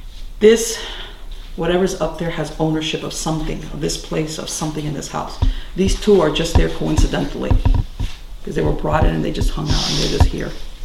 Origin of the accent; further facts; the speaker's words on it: Miami, Florida, United States; I was born here in Miami, and I've grown up here in Miami.